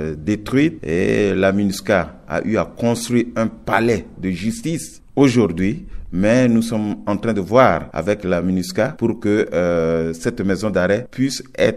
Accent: Central African Republic; chez nous, en République centrafricaine, le commerce est libre.

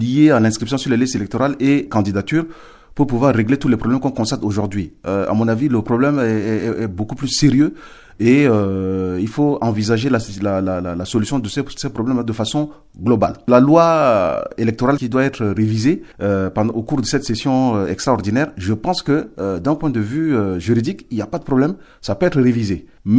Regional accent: Central African Republic; en tant que Centrafricain, on ne peut qu'être consterné

